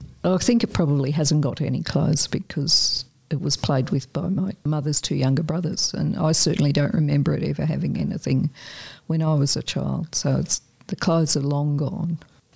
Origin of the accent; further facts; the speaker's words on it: Coburg, Victoria, Australia; I grew up in Coburg and near the Merry Creek, and we lived in a short street that wasn't a through road, so being a post-war child